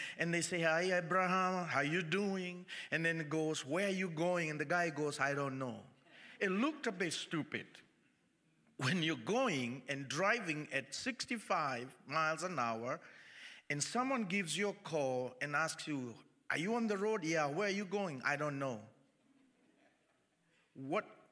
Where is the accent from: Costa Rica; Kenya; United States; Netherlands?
Kenya; I come from Kenya, and I come to share the good news.